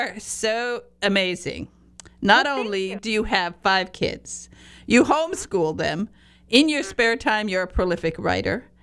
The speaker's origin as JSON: {"language": "English", "region": "Michigan", "country": "United States", "lives_now": "Florida, United States", "said": "I'm in Florida, but I have to admit, you know, I am from the Upper Peninsula."}